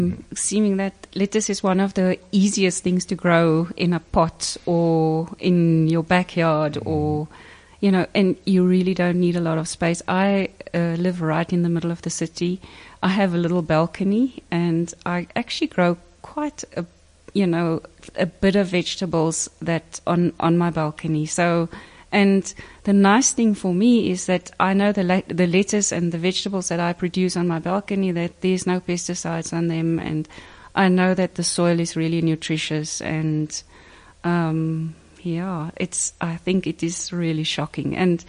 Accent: Bonnievale, Western Cape, South Africa; I grew up in Bonnievale and my father was a farmer and I have a brother who's a farmer.

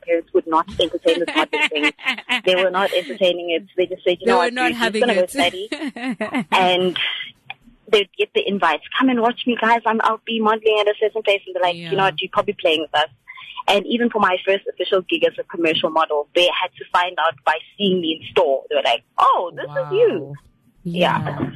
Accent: Pinetown, KwaZulu-Natal, South Africa; I come from Pinetown. So I'm no stranger to the streets of Durban. I was born and bred this side.

